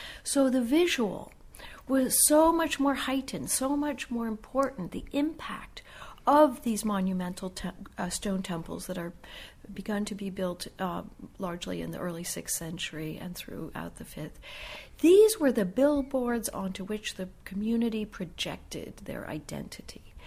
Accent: Toledo, Ohio, United States; I grew up in a very I grew up in Ohio, in Toledo, Ohio. Not a great deal going on, but the only show in town was our great Toledo Museum of Art.

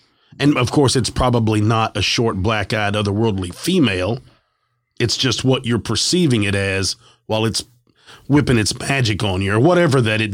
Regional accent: New Jersey, United States; I'm in my early 60s. I grew up here in New Jersey.

